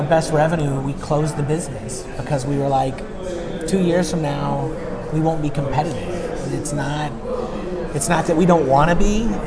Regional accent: Texas, United States; also born or lived in Tennessee; now in Oregon, United States; So I'm from Tennessee originally, grew up in Texas.

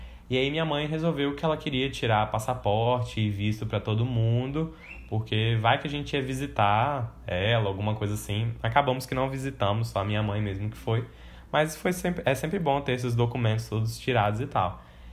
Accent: Vitória, Espírito Santo, Brazil; also born or lived in Salvador / Cruz das Almas; eu nasci em Salvador e aí a gente morava numa cidade interior que era Cruz das Almas, que foi onde meu irmão nasceu. E aí teve um momento que a gente se mudou aqui para Vitória.

